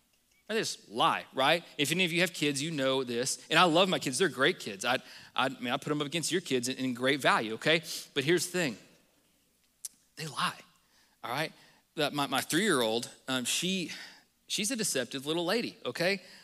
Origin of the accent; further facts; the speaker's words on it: Texas, United States; now in Iowa, United States; that's because we're from Texas and we're redneck and we go mudding, okay? So that wasn't because we were moving to Iowa.